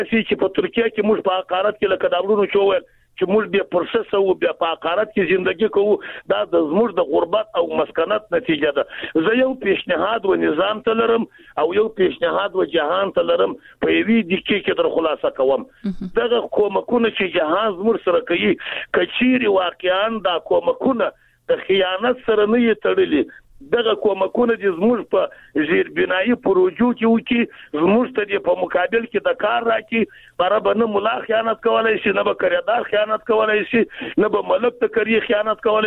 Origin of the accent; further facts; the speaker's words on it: Jowzjan, Afghanistan; زه د بغلان نه یم، جوزجان یم.